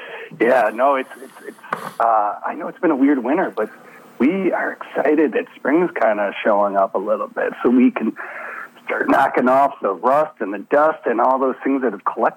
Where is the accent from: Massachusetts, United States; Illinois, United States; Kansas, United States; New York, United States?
Illinois, United States; Chicago; accent: Canadian; I have a Canadian accent, and I'm from Chicago, so I don't really get it.